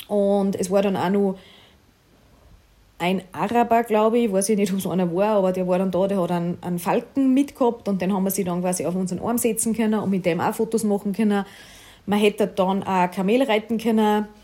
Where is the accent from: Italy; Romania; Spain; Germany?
Italy; also nicht so ein Sand wie bei uns in Italien am Strand, viel feiner, viel weicher, voll warm